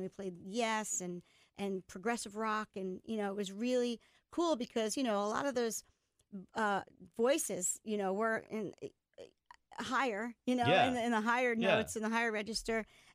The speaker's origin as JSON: {"language": "English", "town": "Fairfield", "region": "Connecticut", "country": "United States", "tie": "born or raised there", "said": "I grew up listening to The Fox. I'm from Fairfield."}